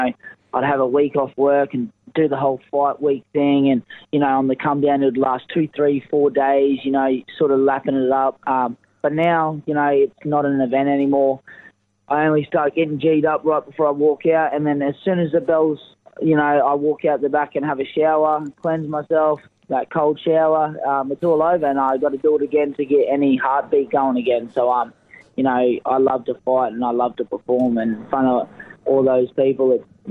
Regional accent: Caboolture, Queensland, Australia; I'm from Caboolture, and that's a pretty hard-nosed sort of section of Brisbane. So I grew up playing footy

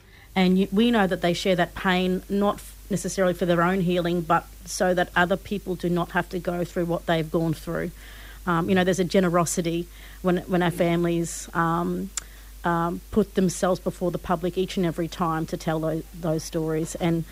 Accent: Queensland, Australia; I'm Manajali and South Sea through the … born and raised on Yuggera country.

